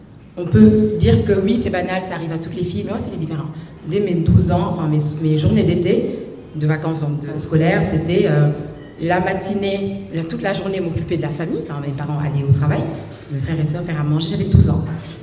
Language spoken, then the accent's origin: French; Dakar, Senegal; J'ai grandi à Dakar, donc j'ai passé les 18 premières années de ma vie à Dakar. Au Mamel, vraiment la pointe la plus à l'ouest de l'Afrique, et juste en face de l'Atlantique